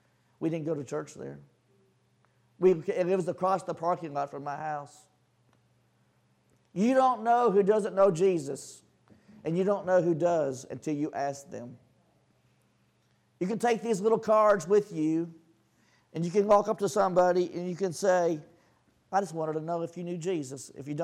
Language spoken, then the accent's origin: English; Texas, United States; When I was a child, I lived in Texas. I was originally from Texas. My grandmother lived in Azle.